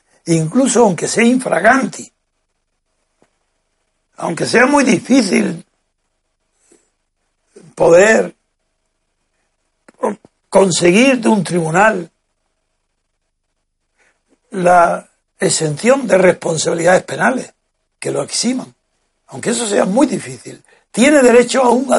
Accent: Spain; primero porque soy español y quiero primero lo mejor para España, para mi país

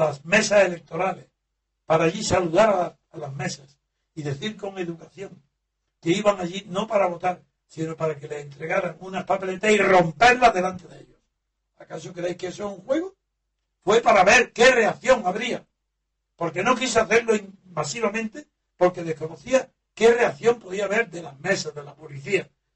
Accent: Órgiva, Andalusia, Spain; porque es mi tierra, en la Alpujarra, en Órgiva, que es la capital de la Alpujarra

